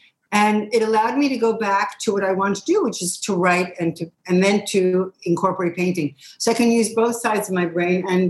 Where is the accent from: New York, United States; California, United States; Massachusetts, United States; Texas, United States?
New York, United States; New York City; And I grew up in the Bronx and then in New York City